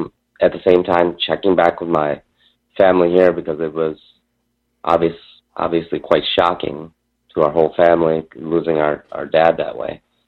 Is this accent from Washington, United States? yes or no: no; Wisconsin, United States; I think most of our listeners know about it because we're from Southeast Wisconsin.